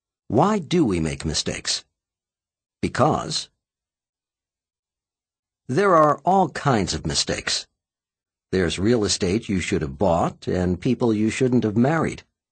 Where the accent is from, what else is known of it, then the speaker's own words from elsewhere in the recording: Chicago, Illinois, United States; My favorite was torn from page 34 of my hometown paper, the Chicago Sun-Times.